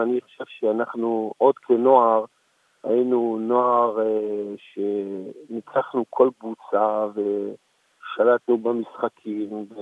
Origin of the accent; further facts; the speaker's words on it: Jerusalem, Jerusalem District, Israel; born there; נולדנו פה ותמיד נשאר ירושלים.